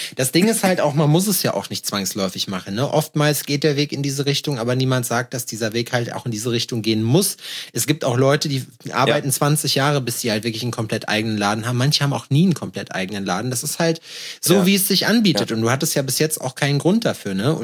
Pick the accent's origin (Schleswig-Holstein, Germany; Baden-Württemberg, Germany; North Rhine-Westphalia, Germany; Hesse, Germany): North Rhine-Westphalia, Germany; Schalksmühle; Wir haben einen Zug gehabt bei uns in Schalksmühle, der immer die Stunde gefahren ist.